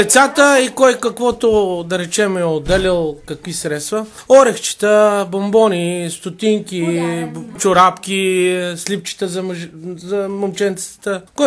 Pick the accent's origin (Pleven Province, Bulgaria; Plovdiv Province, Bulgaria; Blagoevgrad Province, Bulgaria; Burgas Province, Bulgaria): Pleven Province, Bulgaria; Bukovlak; от Буковлък съм.